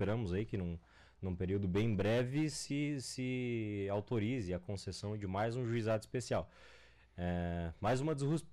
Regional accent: Diamante do Oeste, Paraná, Brazil; Minha conterrânea também. Nós somos lá de Diamante do Oeste.

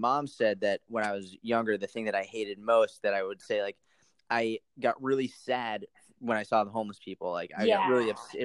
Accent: Boston, Massachusetts, United States; I grew up in Boston, and when I was younger, my mom would take me and my brother

